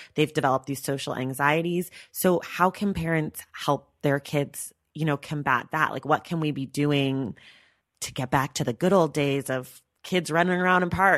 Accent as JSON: {"language": "English", "town": "Oakland", "region": "California", "country": "United States", "tie": "born or raised there", "lives_now": "Los Angeles, United States", "said": "I grew up in Oakland, California. I remember walking to school."}